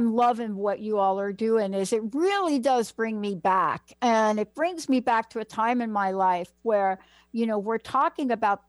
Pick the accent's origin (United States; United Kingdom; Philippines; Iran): United States; New York; myself growing up in New York, Cafe Wa